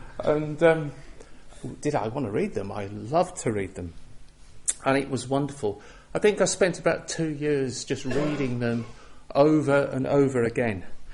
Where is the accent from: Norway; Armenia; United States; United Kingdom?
United Kingdom; North West England; Yeah, I was brought up in Cumbria in the 60s, the swinging 60s. Well, it wasn't really swinging in Cumbria where I was, I can tell you.